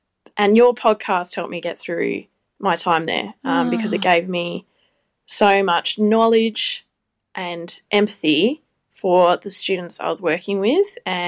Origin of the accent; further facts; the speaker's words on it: Perth, Western Australia, Australia; I'm from Perth. Please don't hate me.